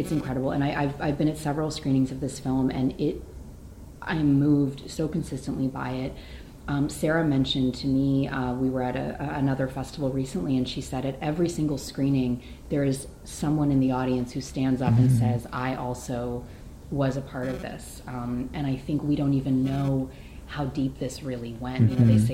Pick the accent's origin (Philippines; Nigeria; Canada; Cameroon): Canada; also born or lived in United States; I grew up in Canada, but also in the US